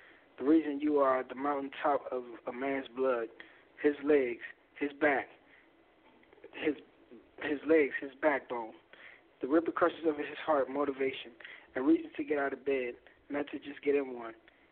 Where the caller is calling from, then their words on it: Washington, District of Columbia, United States; I'm calling from Washington, D.C.